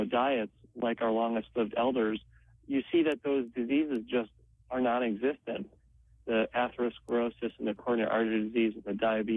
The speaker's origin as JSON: {"language": "English", "region": "Appalachia", "country": "United States", "tie": "born or raised there", "said": "I'm an Appalachian root doctor who went to medical school. What that means really is that I grew up traditionally on a self-sustaining farm in rural Appalachia and learning traditional Appalachian root doctoring."}